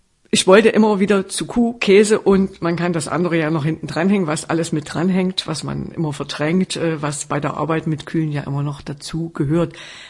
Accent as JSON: {"language": "German", "town": "Sörnewitz", "region": "Saxony", "country": "Germany", "said": "ursprünglich stamme ich aus Sürnewitz bei Meißen, also eher ein Weinbaugebiet und eher so ein bisschen schon industriell."}